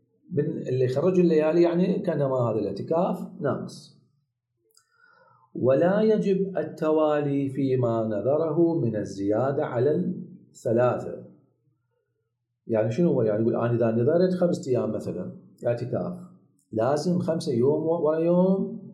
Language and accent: Arabic; Basra, Basra Governorate, Iraq; المعروف عندنا بالبصرة يسموها خطوة الإمام علي